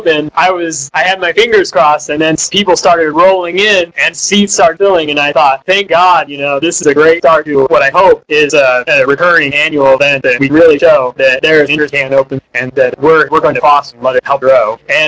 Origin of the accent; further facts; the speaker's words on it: Missouri, United States; I came from Missouri side originally